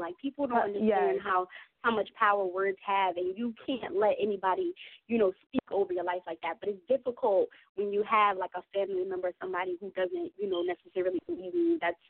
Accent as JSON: {"language": "English", "region": "New York", "country": "United States", "said": "I'm going to make it out of New York, because I'm from New York, too."}